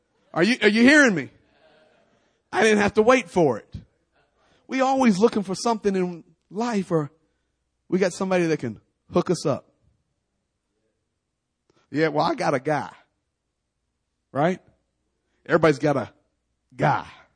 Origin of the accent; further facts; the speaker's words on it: Lynchburg, Virginia, United States; I'm from Virginia originally. I do a lot of bow hunting down in Farmville, Virginia area. Buckingham County, Appomattox County. I was born in Lynchburg.